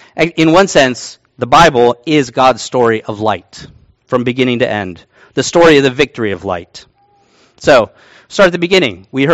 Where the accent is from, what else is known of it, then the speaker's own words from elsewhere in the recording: Virginia, United States; Those qualities of darkness, they remind me of growing up back east. I grew up in Virginia, and we had these limestone caves in the mountains of Virginia.